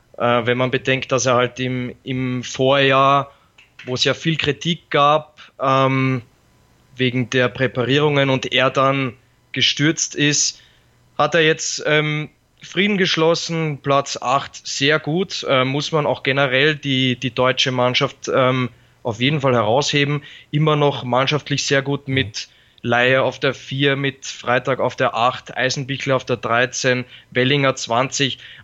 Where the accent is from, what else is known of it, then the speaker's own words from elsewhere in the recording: Austria; ich als Österreicher